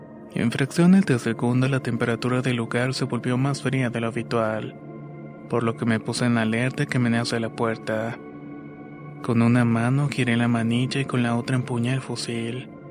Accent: Loja, Ecuador; Por mi edad, cuando era el año 2017, me alisté para prestar el servicio militar en mi país, Ecuador, específicamente en la ciudad de Loja.

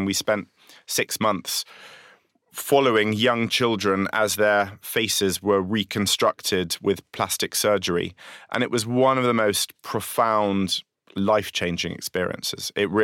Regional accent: London, United Kingdom; accent: London; my accent sounds like I'm a Londoner living in a bubble

